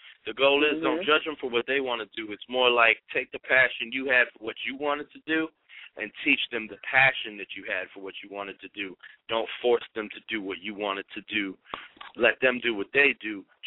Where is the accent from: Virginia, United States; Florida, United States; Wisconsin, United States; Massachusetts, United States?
Virginia, United States; I come from the Virginia, D.C. area, so my people back home, they already got me.